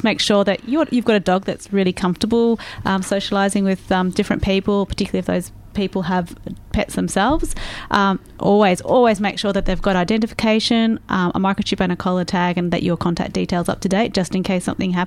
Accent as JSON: {"language": "English", "town": "Echuca", "region": "Victoria", "country": "Australia", "tie": "born or raised there", "said": "I'm a country girl at heart, really. So I grew up just outside Echuca."}